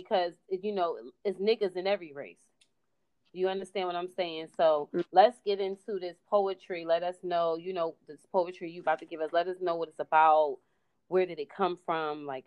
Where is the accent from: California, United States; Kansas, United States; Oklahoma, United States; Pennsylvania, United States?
Pennsylvania, United States; Philadelphia; growing up in Philly is just like, it's a bittersweet kind of thing. You don't really want to leave your city